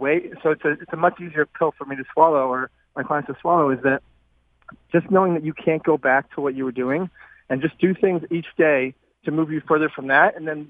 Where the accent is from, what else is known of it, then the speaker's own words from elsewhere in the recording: Vermont, United States; I grew up in Vermont where I was a big tennis player